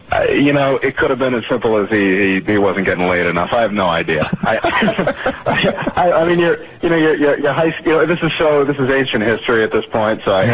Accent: New England, United States; 20 or 30 different guys that I knew growing up in New England

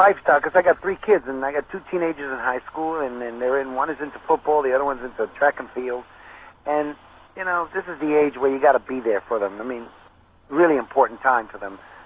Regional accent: New York City, New York, United States; I grew up in New York City, Spanish Harlem, and I always worked after school and stuff, so I lost all the Spanish that we talked in the house.

